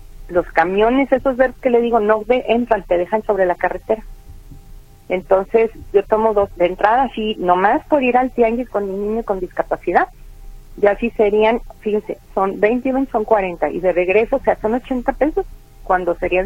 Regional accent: Guadalajara, Jalisco, Mexico; Yo vengo de Guadalajara

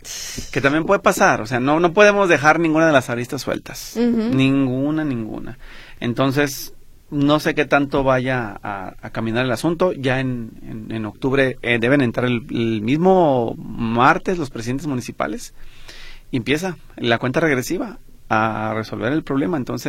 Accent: Guadalajara, Jalisco, Mexico; Y nosotros también como tapatíos paguemos los impuestos

